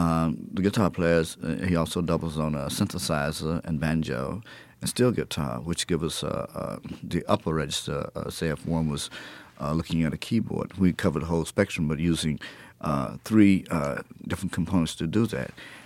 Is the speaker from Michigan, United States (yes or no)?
no; Texas, United States; I was just happened to be in New York, and I'm from Texas, and you know, sometime we travel.